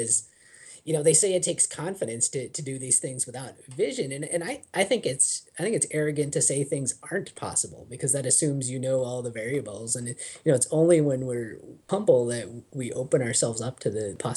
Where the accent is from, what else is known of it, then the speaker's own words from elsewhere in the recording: Iowa, United States; I grew up in Iowa.